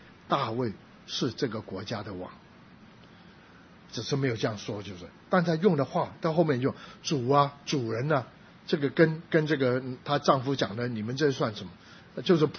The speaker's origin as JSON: {"language": "Chinese", "region": "Guangdong", "country": "China", "said": "那我们广东人蛮绝的"}